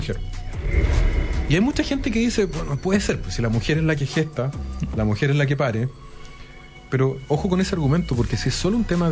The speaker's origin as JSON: {"language": "Spanish", "country": "Chile", "said": "siendo que somos todos chilenos"}